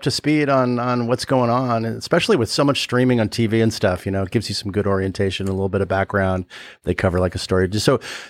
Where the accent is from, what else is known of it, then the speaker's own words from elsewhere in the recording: Berkeley, California, United States; I was born there in Berkeley, and I'm from California originally.